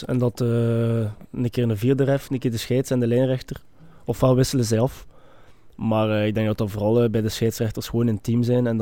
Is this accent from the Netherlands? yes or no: no; Ghent, Flanders, Belgium; Ik bedoel, ik kom van Gent.